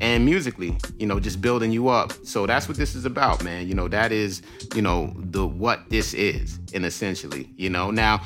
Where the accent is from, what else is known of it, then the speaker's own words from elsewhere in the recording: Queens, New York, United States; I grew up in Queens, New York. They say Queens get the money.